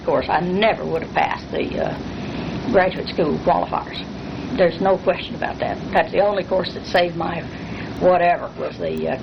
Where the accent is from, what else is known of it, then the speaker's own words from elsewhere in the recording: Texas, United States; accent: Texas; I mean, my Texas accent in French did not agree.